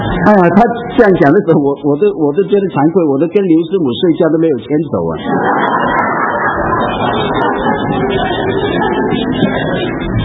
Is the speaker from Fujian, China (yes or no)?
no; Guangdong, China; 这种踢，我告诉你，我们广东人叫无情力啊。